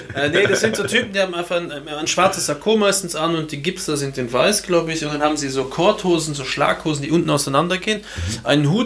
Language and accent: German; Luxembourg; now in Austria; bei uns in Luxemburg gibt es das nicht.